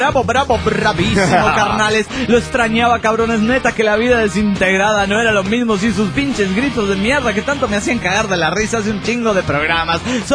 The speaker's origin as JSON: {"language": "Spanish", "region": "Cochabamba", "country": "Bolivia", "said": "de Cochabamba, Bolivia."}